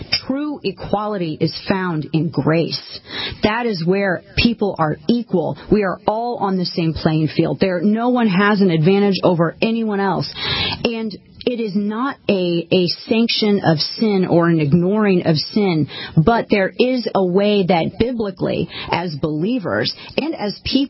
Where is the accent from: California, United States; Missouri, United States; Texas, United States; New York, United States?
Missouri, United States; I'm from Southern Missouri. My family's from the Ozarks.